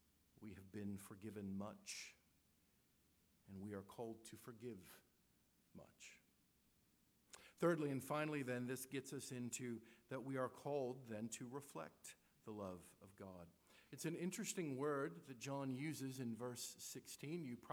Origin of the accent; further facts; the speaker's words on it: Lincoln, Nebraska, United States; I grew up in Nebraska, which means the team I root for wears red, but it's not Georgia. When people would come to visit us in Lincoln, we would always, you can't miss it.